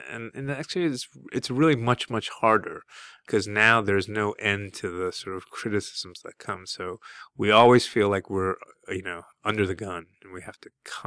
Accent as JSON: {"language": "English", "town": "Brooklyn", "region": "New York", "country": "United States", "tie": "born there", "said": "I was born in Brooklyn. You know, I grew up watching The Simpsons."}